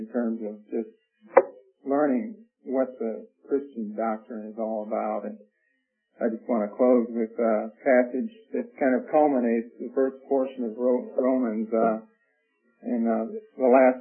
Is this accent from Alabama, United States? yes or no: no; Detroit, Michigan, United States; I'm from Detroit originally